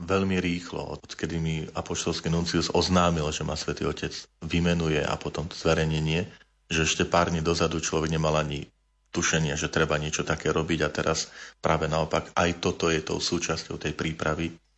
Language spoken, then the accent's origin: Slovak; Medvedzie, Žilina Region, Slovakia; v kostolíku, kde som vyrastal na Medvedzi